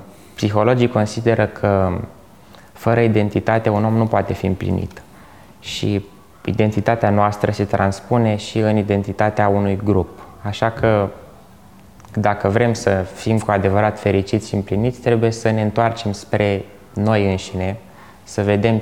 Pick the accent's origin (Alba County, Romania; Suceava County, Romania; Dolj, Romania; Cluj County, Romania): Dolj, Romania; Craiova; born there; now in Bucharest, Romania; pentru că m-am născut în Craiova. Și este de fapt orașul meu, dacă acolo m-am născut. Eu așa cred. Chiar dacă stau în București de destul de mult timp.